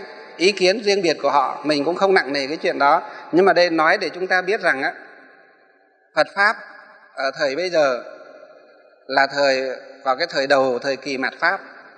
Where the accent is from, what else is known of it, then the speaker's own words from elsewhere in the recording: Hòa Bình, Vietnam; Nhưng nhiều nơi, ở trong quê tôi cũng vậy, trong Hòa Bình quê tôi, một số Phật tử ở trong Kim Bôi ra vừa nói vừa khóc với chúng tôi